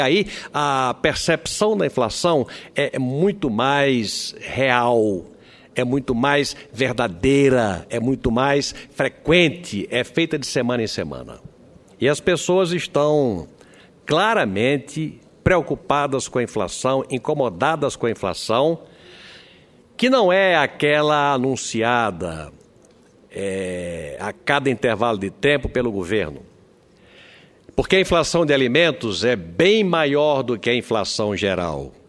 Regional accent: Brazil

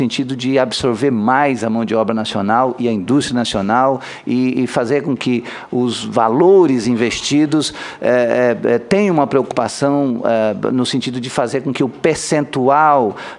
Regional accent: Brazil; Nós, como brasileiros

